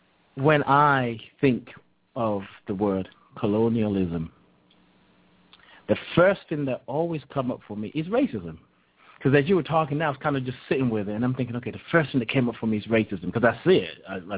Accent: Nigeria; I remember growing up in Nigeria

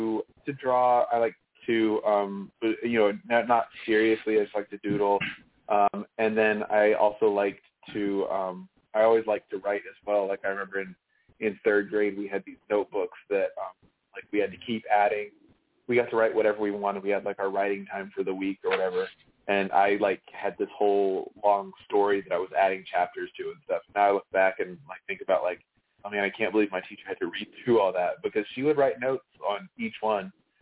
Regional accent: Oklahoma, United States; also born or lived in Japan; I'm from Oklahoma originally. Like, that's just where my whole family's from here, both sides. But I grew up, spent most of my time growing up overseas on a military base.

